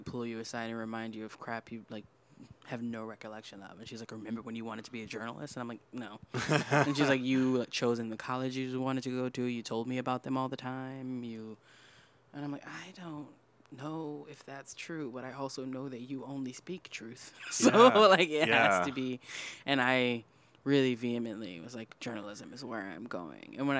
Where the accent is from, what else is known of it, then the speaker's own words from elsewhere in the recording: Metairie, Louisiana, United States; I grew up in a suburb of New Orleans called Metairie.